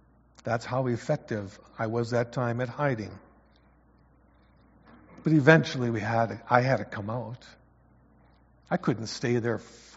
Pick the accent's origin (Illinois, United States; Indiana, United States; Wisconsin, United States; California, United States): Wisconsin, United States; I grew up in the States, I grew up in Wisconsin